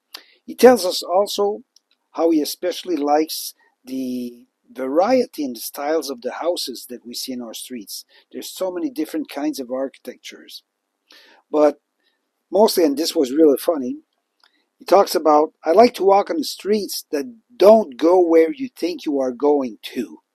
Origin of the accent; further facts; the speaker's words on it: Quebec, Canada; now in Vanier, Canada; my wife and I have been in Vanier since 2017. We come from Quebec.